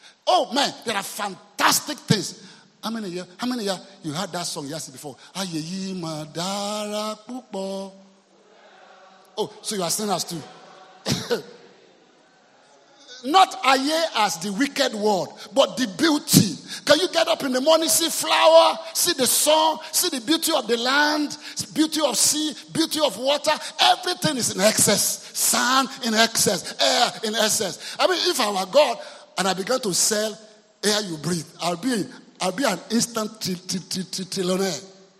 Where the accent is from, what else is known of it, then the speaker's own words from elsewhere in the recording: Côte d’Ivoire; I grew up in Ivory Coast.